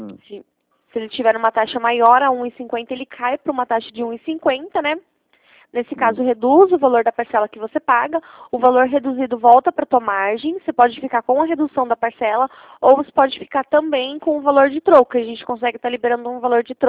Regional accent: Curitiba, Paraná, Brazil; Isso mesmo. Eu sou de Curitiba, porém eu atendo o Brasil inteiro.

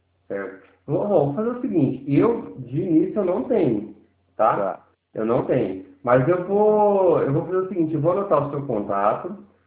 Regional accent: Cornélio Procópio, Paraná, Brazil; eu sou daqui de Cornélio Procópio

